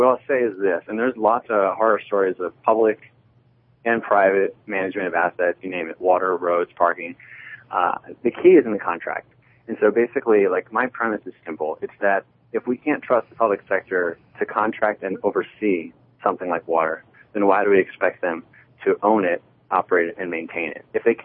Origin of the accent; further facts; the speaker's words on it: Denver, Colorado, United States; in my hometown of Denver